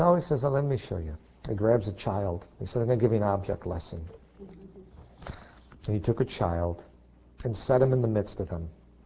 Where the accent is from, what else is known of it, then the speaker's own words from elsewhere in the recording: United States; now again, it's so hard to relate because we grew up in America.